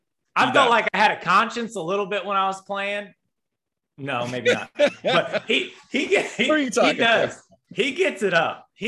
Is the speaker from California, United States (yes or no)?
no; Indiana, United States; Not my hometown team, but you know, the team from my home state, very familiar with Coach Painter